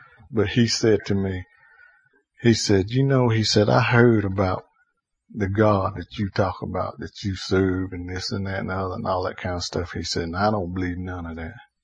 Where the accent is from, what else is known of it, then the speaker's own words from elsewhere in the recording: Monroe, United States; It's this guy that I grew up with in Monroe, and I went to school with him.